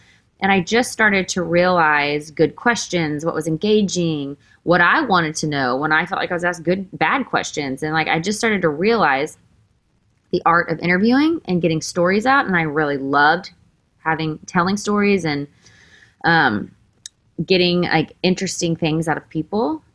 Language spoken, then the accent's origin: English; Texas, United States; So let me introduce myself. … I am 36 years old. I am from Texas. I grew up with a great family.